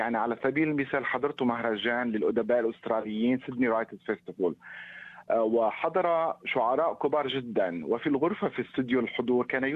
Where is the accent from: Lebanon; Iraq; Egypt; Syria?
Lebanon; ولكني سأقرأ شيئا صريح عن طفولتي في لبنان وعن ذكريات الطفولة وعن والدتي.